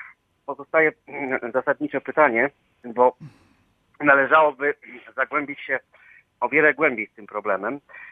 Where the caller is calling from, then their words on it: Wrocław, Lower Silesian Voivodeship, Poland; jestem z Wrocławia.